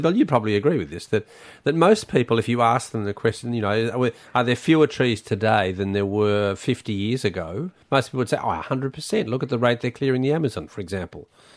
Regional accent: Tasmania, Australia; I grew up with them in Tasmania

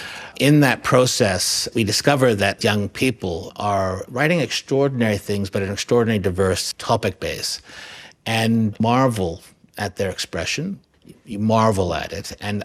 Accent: Canada; it's lovely for me to read as a Canadian who grew up in Canada during

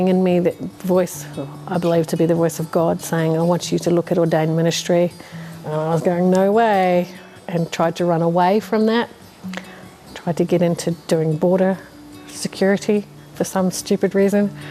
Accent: New Zealand; now in Australia; as a Kiwi

